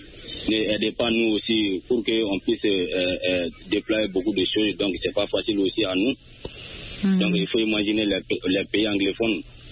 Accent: Bamako, Mali; je faisais commerce en Côte d'Ivoire, maintenant je suis dans mon pays natal à Bamako, donc souvent je me retourne au village pour venir aider les parents au champ

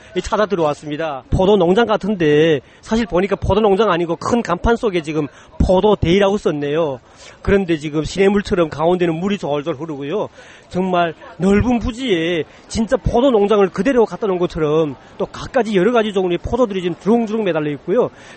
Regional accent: North Korea; now in South Korea; 제가 지금 한국에 온 지가 지금 한 얼마 되지 않았습니다. 근데 북한에 있을 때는 포도가 얼마 안 되거든요.

